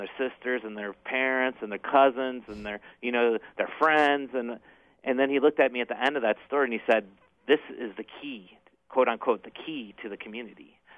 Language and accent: English; Niagara Falls, New York, United States; actually via my hometown in Niagara Falls, New York, and if anyone's been to Niagara Falls, New York, you'll see that it's real different than Niagara Falls, Canada.